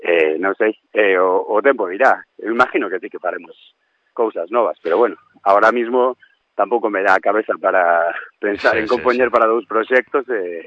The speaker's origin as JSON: {"language": "Galician", "town": "Salcedo", "region": "Galicia", "country": "Spain", "said": "eu son de Lugo, un concello que se chama Pobra de Brollón, bueno, son de un pueblo que pertenece a ese concello, que se chama Salcedo."}